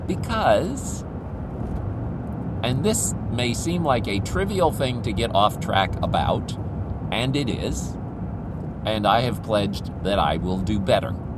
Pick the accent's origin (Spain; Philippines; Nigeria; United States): Philippines; I'll blame it on growing up in the Philippines, but I just don't like anything that cold.